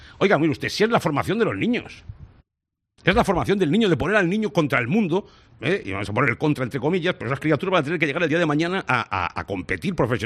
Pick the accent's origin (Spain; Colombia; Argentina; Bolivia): Spain; Barcelona, Catalonia; born there; En Barcelona.